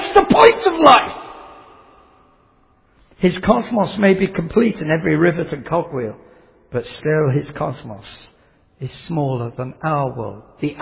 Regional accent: England, United Kingdom; accent: English; spoken in an English accent being told to an American audience who are just about understanding my English accent

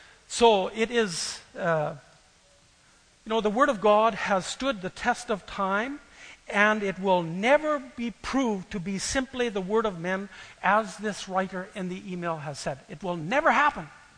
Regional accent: La Crete, Alberta, Canada; I grew up in La Crete. I've never heard stuff like this.

